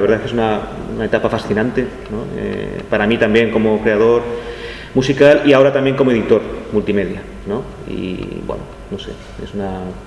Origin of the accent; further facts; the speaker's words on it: Madrid, Community of Madrid, Spain; soy de Madrid, soy músico